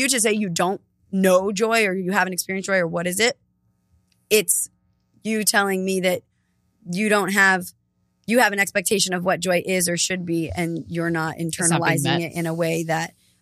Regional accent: New York, United States; The way, I mean, it's maybe it's the New Yorker in me, but it's like being direct and p

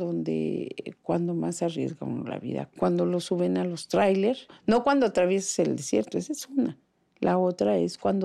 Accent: Toluca, State of Mexico, Mexico; ¿Y de dónde eres? Pues de Toluca. Entonces me dijeron, pues no. Fue bien difícil, bien, bien difícil.

